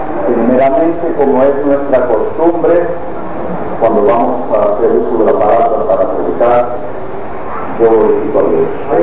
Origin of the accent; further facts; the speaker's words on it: Cuba; moved away; dado mi condición de cubano, en ningún país me recibía más de 30 días